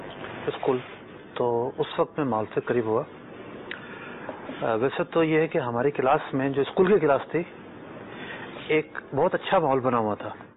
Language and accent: Urdu; Sindh, Pakistan; born there; تو اردو اسپیک ہوں میں, اکثر لوگ سمجھتے ہیں میں سندھی ہوں. اچھا, سندھ میں پیدا ہوا ہوں, سیاست بارہ سندھی ہوں, بالکل بلا شبہ.